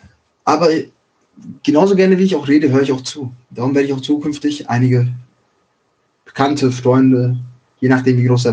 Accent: Schwerte, North Rhine-Westphalia, Germany; also born or lived in Dortmund / Bochum; Ich bin halt geboren und aufgewachsen in Schwerte, Dortmund und Bochum. Den Großteil meiner Kindheit habe ich in diesen drei Städten verbracht

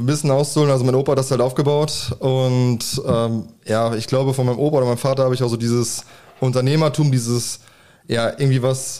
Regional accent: Aalen, Baden-Württemberg, Germany; ich bin 33 und ich komme gebürtig aus Aalen

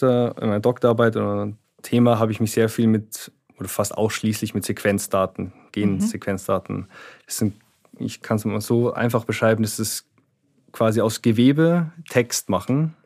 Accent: Munich, Bavaria, Germany; Und bin dann in meine Heimatstadt München zurückgekehrt.

